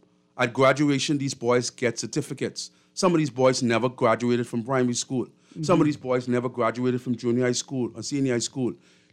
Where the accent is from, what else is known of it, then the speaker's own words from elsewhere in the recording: Nassau, New Providence, Bahamas; I grew up on Ida Street, one of the most dangerous areas in Nassau.